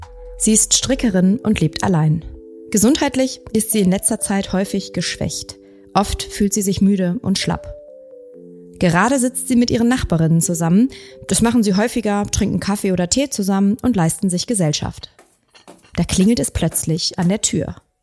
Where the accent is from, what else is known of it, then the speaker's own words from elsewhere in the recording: Cologne, North Rhine-Westphalia, Germany; ich komme aus Köln, deswegen freue ich mich sehr, dass es heute in Köln spielt.